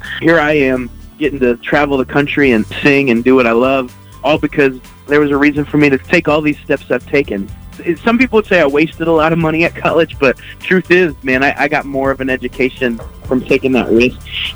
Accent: Terre Haute, Indiana, United States; I had a full ride scholarship to Indiana State in my hometown of Terre Haute.

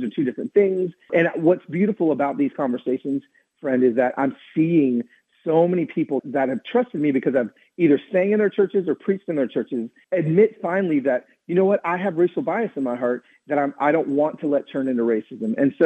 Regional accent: the South, United States; growing up in the South, I just saw all of the not only blatant racism

